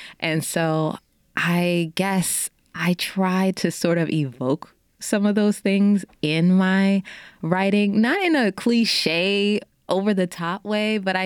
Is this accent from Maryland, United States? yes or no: no; New Orleans, Louisiana, United States; I grew up in New Orleans. I'm like, I want to see some mountains.